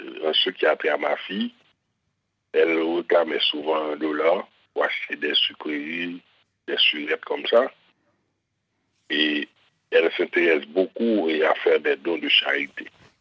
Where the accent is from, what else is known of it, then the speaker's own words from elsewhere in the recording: Haiti; now in United States; Oui, je suis d'Haïti.